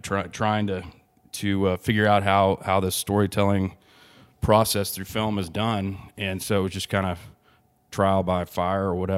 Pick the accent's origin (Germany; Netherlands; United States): United States; Dallas, Texas; Grew up in Big D, also known as Dallas. Grew up in the Park Cities area.